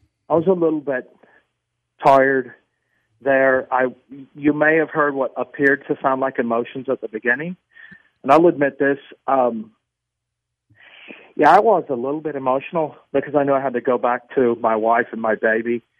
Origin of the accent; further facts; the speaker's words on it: Ireland; And the Brit, I'm Irish. We're right. different.